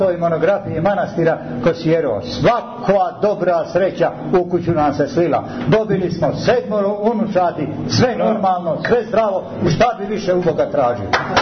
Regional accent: Banjani, Nikšić Municipality, Montenegro; nije običaj kod nas u Banjane da čovjek citira šta mu je žena rekla

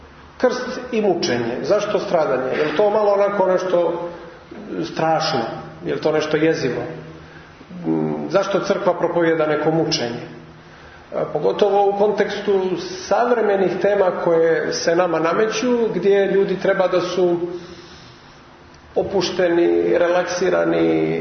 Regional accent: Montenegro; kod nas u Crnoj Gori

